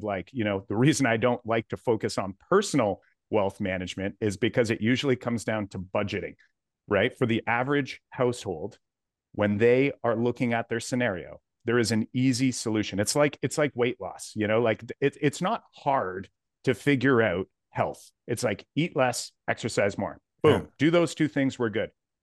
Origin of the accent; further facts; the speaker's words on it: Canada; personally, as a Canadian, I don't really want to give anything up either